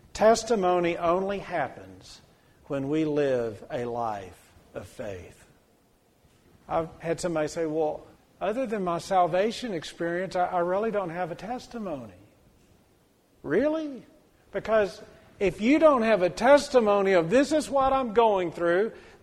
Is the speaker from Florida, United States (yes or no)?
no; Texas, United States; Now, I'm from East Texas and sometimes do a little different things in East Texas, especially as I was a kid.